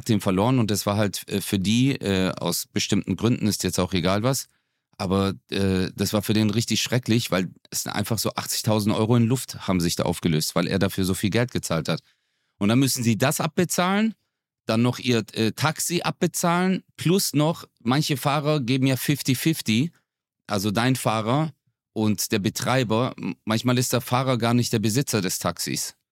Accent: Stuttgart, Baden-Württemberg, Germany; In Stuttgart ist mir das sogar tatsächlich in Stuttgart. In meiner Heimatstadt

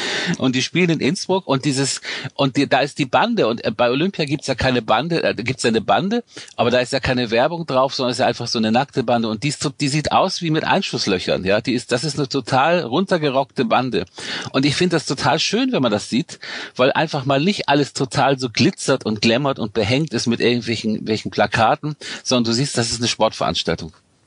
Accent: Northern Germany, Germany; ich komme aus, wie gesagt, aus dem Norden Deutschlands, recht einfache Verhältnisse.

